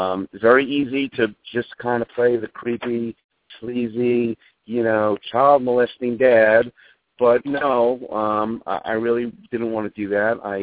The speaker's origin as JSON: {"language": "English", "region": "New York", "country": "United States", "tie": "born or raised there", "said": "I grew up in New York."}